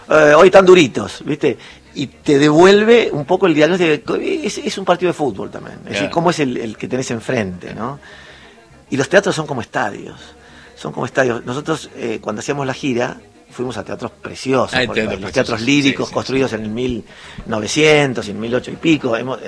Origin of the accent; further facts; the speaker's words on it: Argentina; Y bueno, como argentino tuve la fantasía.